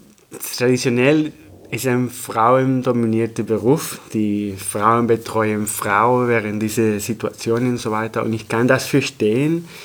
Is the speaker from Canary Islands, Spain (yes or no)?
yes; Tenerife, Canary Islands, Spain; German is a second language; moved away; Ich komme aus Teneriffa, das war eine kleine Insel, wo ich wenige Möglichkeiten zu entwickeln hatte.